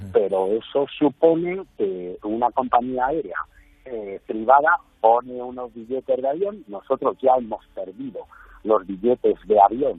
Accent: Spain; tenemos derecho a exigir nuestros derechos como ciudadanos españoles

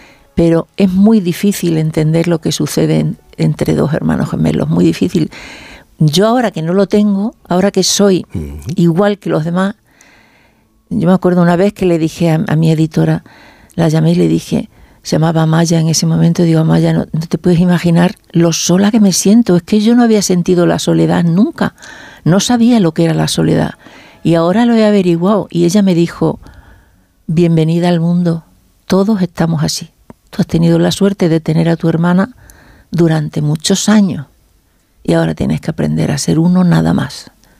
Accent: Zafra, Extremadura, Spain; born there; Claro, nacimos en Zafra.

